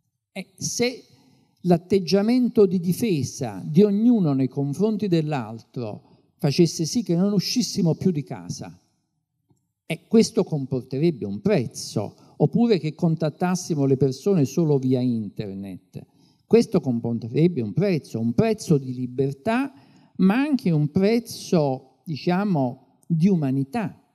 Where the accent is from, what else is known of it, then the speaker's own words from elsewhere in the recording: Naples, Campania, Italy; Io, per esempio, sono napoletano, a Napoli